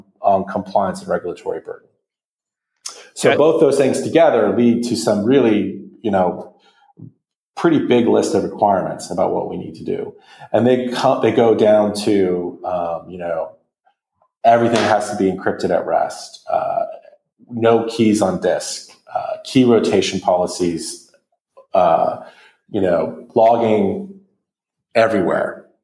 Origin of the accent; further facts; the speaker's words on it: West Coast, United States; now in United Kingdom; You know, I grew up on the West Coast and it was obvious that I would be working in Silicon Valley at some point.